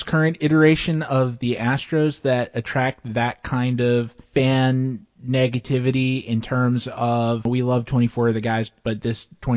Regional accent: New York, United States; I'm from the New York area, and Derek Jeter was obviously a god here.

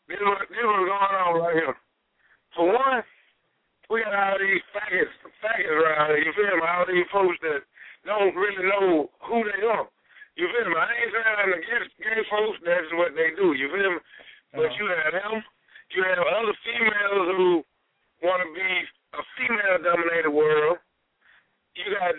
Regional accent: College Park, United States; If I tell them I'm from College Park, they gonna automatically feel like, you know, they bigger than me or better than me.

